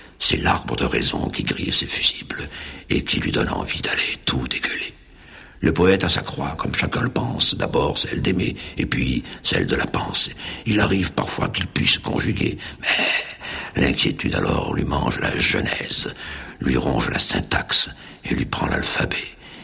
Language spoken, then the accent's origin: French; Monaco; à Monaco, parce que je suis monégasque